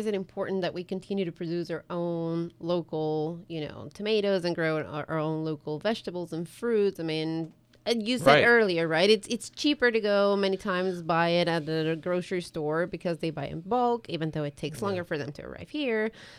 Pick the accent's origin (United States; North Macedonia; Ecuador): Ecuador; I'm from Ecuador originally. So I grew up